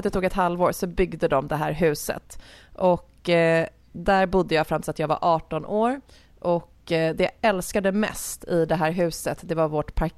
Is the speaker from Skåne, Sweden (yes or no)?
no; Älta, Stockholm County, Sweden; Sen bestämde sig mina föräldrar för att pappa skulle bygga ett hus till oss. Så min barndom tillbringades i Älta.